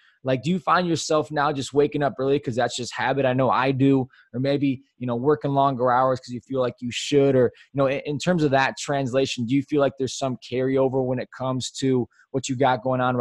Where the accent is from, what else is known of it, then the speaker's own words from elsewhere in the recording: Plymouth, Michigan, United States; I'm from Plymouth, Michigan. Everyone was kind of the same.